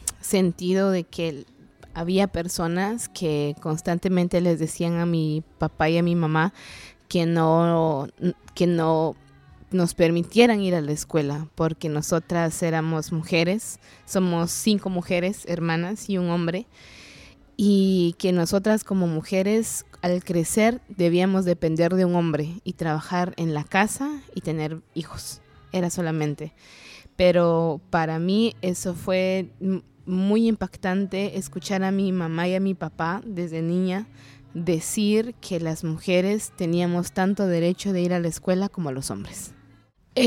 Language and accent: Spanish; Comalapa, Chimaltenango, Guatemala; maya cachiquel de Guatemala. Vengo de un pueblo que se llama Comalapa. Mi pueblo es un pueblo muy conocido porque hay mucha expresión de arte en él, muchas pinturas.